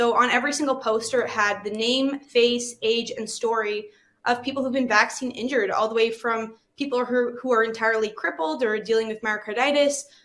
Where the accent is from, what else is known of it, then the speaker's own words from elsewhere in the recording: Winnipeg, Manitoba, Canada; I'm from Winnipeg, Manitoba. I was attending Red River College at the time when they implemented these mandates.